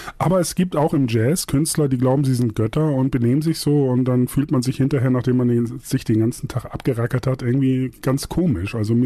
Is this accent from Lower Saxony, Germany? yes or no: yes; Buxtehude, Lower Saxony, Germany; Also Hamburg ist meine Heimat. Buxtehude komme ich her, ist auch meine Heimat.